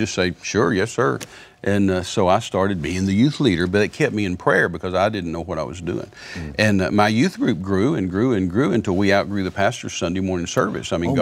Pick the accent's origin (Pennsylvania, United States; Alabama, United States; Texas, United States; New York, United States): Texas, United States; Midland